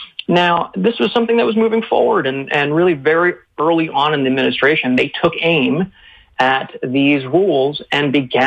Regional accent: North Carolina, United States; I grew up in North Carolina, and coal ash is a huge issue in North Carolina

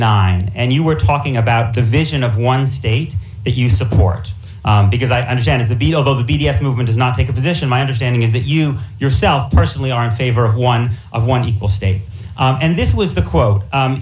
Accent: United States; because I, as an American Jew, or if I were an Israeli Jew, have rights that Palestinians don't have.

